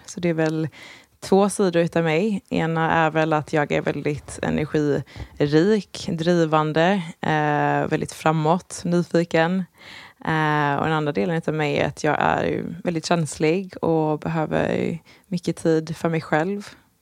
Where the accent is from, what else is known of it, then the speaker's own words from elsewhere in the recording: Gothenburg, Västra Götaland County, Sweden; Och försökt spendera somrarna hemma i Göteborg eller i Västkusten när min familj bor.